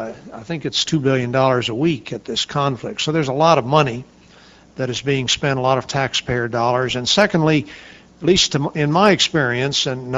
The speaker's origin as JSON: {"language": "English", "town": "Silver City", "region": "New Mexico", "country": "United States", "tie": "born or raised there", "said": "I know Ed Sanchez is from my hometown of Silver City, New Mexico"}